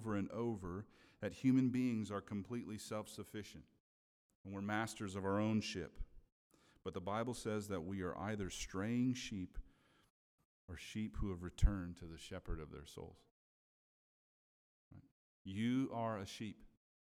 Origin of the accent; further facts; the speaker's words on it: Minnesota, United States; Some of you may have seen my home state in the news this week as the good state of Minnesota had snow yesterday.